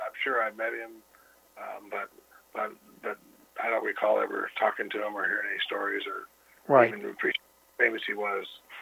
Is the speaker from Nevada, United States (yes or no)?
yes; Boulder City, Nevada, United States; So when I was growing up in Boulder City … until I graduated. And I go back there